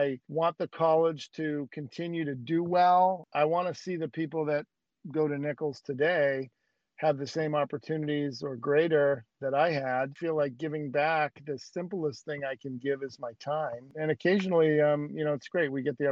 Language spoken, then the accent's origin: English; Ireland; You know, as an Irish guy, I really believe in that.